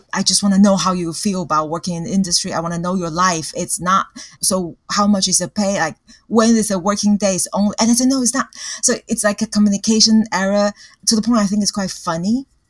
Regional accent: Taipei, Taiwan; And then I realized I'm from the north. I'm from Taipei.

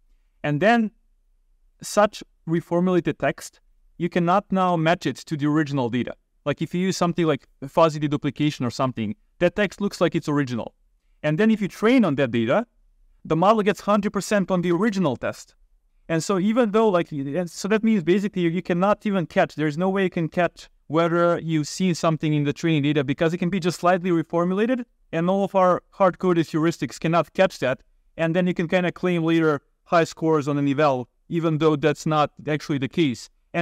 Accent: Serbia; So that's where I'm from. I'm from Serbia originally, and I'm currently in Belgrade. Actually, that's the capital of Serbia.

